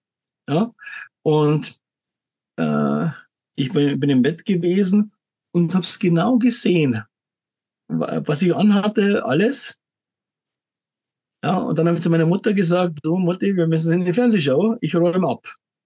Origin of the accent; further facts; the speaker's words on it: Munich, Bavaria, Germany; bin in München, ja, bin auch gebürtiger Münchner, war aber schon ein bisschen unterwegs in der Welt auch und bin 57